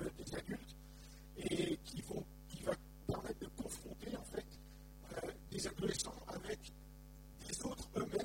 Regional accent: Lunéville, Grand Est, France; born there; je suis né à Lunéville, donc je connais assez bien le coin.

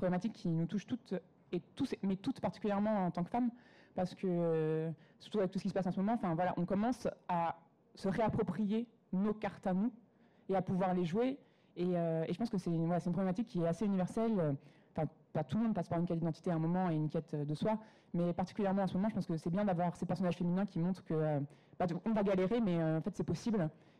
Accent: Paris, Île-de-France, France; moi je suis parisienne, je suis née dans Paris, je grandis dans Paris, je vis dans Paris.

